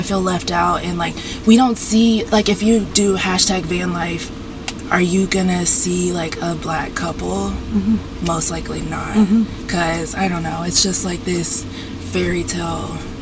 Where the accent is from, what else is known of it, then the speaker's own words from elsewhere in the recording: the South, United States; We grew up in the South. I was often the only black child in my class